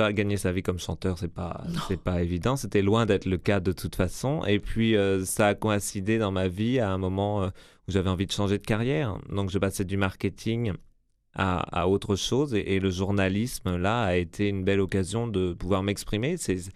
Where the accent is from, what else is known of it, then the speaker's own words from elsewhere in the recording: Pays de la Loire, France; born there; Je suis né en France, en Vendée. Donc la Vendée, c'est une région dans l'ouest de la France, assez rurale, assez traditionnelle et assez réconfortante aussi, paisible, avec la mer pas loin, avec la campagne toujours aussi proche.